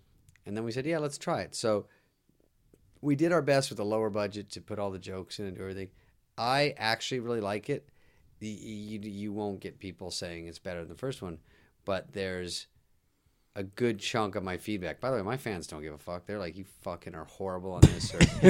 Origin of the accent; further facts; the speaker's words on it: Arizona, United States; Maybe that was Fred's. Fred's from Montana. I'm from Arizona.